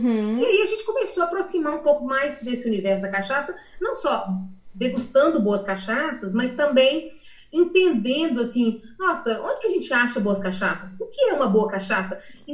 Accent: Minas Gerais, Brazil; Eu sou mineira, né? Mineira, morei durante muitos anos no interior, apesar de ter nascido na capital, e depois voltei para estudar. E nessas minhas passagens pelo interior, né, que foi intenso, né, uma infância no interior

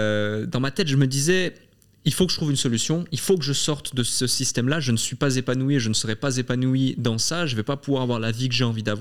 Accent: Avenches, Vaud, Switzerland; moved away as an adult; now in London, United Kingdom; je suis passé de Avenches à Genève, puis ensuite de Genève à Londres

